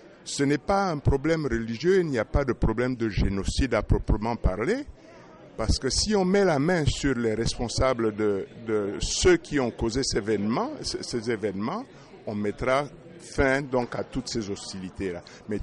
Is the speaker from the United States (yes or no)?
yes; United States; je suis américain d'origine centrafricaine.